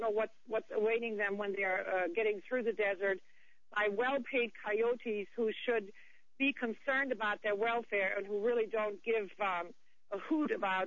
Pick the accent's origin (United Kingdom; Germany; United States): Germany; Yes, I was born and raised in Germany, yes.